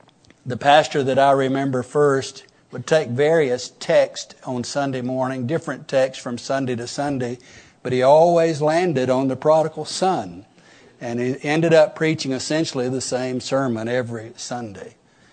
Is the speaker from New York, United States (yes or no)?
no; Arab, Alabama, United States; When I was 17 years old, I was introduced to a family in my hometown of Arab who were holding a Monday night, once a month Monday night meeting in their home to teach this very message.